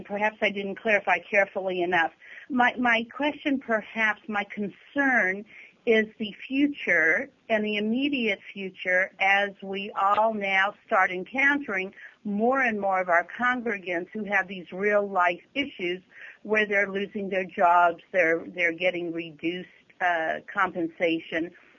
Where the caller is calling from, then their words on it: Agoura Hills, California, United States; I'm calling from Agora Hills, Temple Beth Haverim.